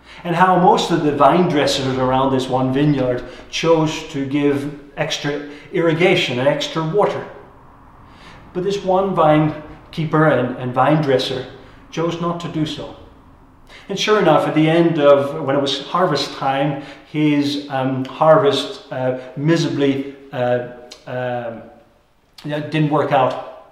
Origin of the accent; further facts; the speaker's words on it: Netherlands; Now, I'm from Holland, and that is not how you would describe Dutch people.